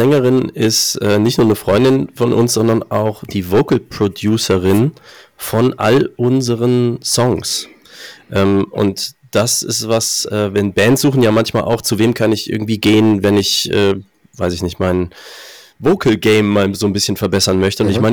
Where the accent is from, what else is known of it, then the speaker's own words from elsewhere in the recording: Aachen, North Rhine-Westphalia, Germany; weil wir kommen aus Aachen. Das ist genau das Dreiländereck zwischen Aachen, Belgien und Niederlanden.